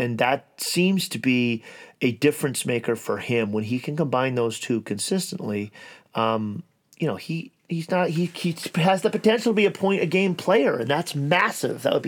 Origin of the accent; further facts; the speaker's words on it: English Canada, Canada; I'm from English Canada. That's where I grew up. I never really understood Quebec.